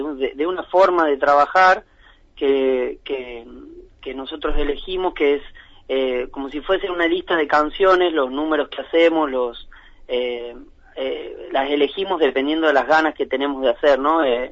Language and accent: Spanish; Salta, Argentina; now in United States; Y como yo soy de Salta, me gusta mucho el folclore.